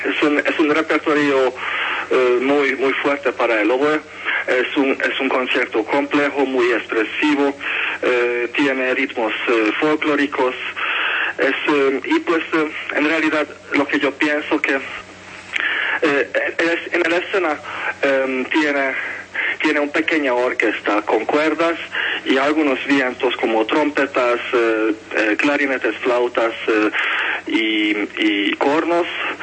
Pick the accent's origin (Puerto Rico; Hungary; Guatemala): Hungary; Spanish is a second language; moved away as an adult; now in Colombia; soy oboísta húngaro. Llegué a Colombia hace 5 años